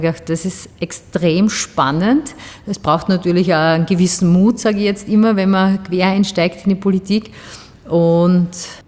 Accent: Styria, Austria; Die Steiermark ist halt meine Heimat.

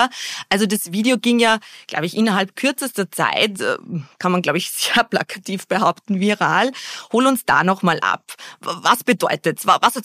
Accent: Linz, Upper Austria, Austria; born or raised there

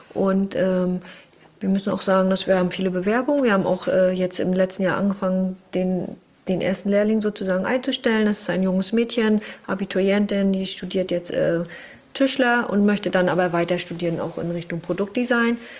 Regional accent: Wismar, Mecklenburg-Vorpommern, Germany; Ja, wir lieben Wismar, wir kommen aus Wismar, und wir wären gar nicht auf die Idee gekommen, irgendwo anders das zu machen.

